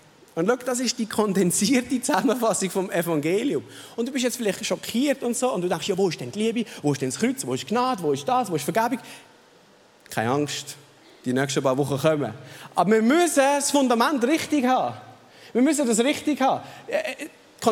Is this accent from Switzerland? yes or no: yes; Switzerland; Und für uns als Schweizer ist das schwierig.